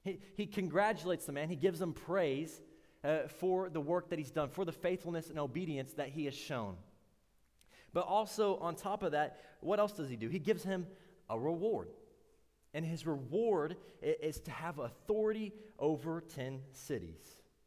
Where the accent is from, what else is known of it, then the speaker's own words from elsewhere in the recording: Omaha, Arkansas, United States; I came from Omaha, Arkansas, and I think we're a little behind over there.